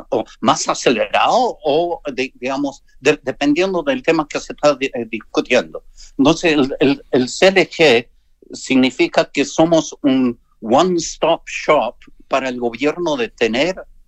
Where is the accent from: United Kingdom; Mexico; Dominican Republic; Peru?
United Kingdom; Spanish is a second language; now in Chile; no soy político, no quiero entrar en política, soy británico